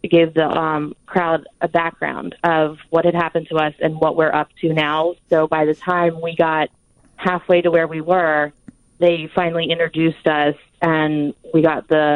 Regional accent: Baltimore, Maryland, United States; now in Boston, United States; And I'm from Baltimore, Maryland.

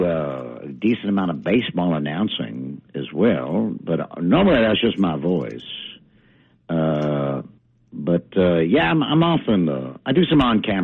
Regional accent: the South, United States; I'm from the South originally.

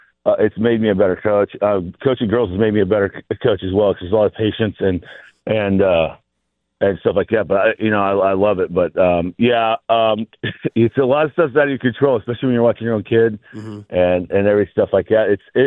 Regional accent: Idaho, United States; I mean, we're from Idaho and we were the first team from Idaho to come.

